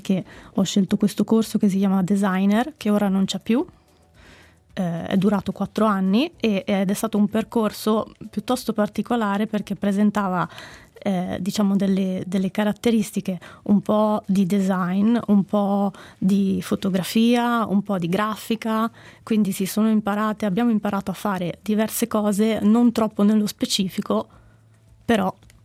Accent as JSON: {"language": "Italian", "region": "Grisons", "country": "Switzerland", "tie": "born or raised there", "also_born_or_lived": "Florence", "accent": "Florentine", "moved": "as an adult", "said": "Io sono mesolcinese, cresciuta, ho fatto le elementari, le medie e poi sono andata a studiare a Firenze ai 18 anni e il mio accento si è evoluto"}